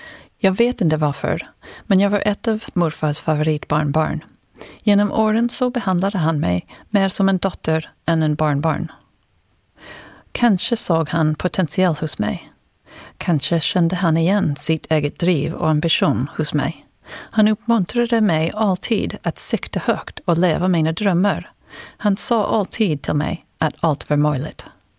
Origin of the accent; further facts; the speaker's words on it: Mexico; born there; Swedish is a second language; Jag är född i Mexiko, men jag hade en amerikansk pappa och en svensk mamma. Vi hade bara möjlighet att besöka Sverige 3 gånger under min uppväxt, så jag lärde mig aldrig språket.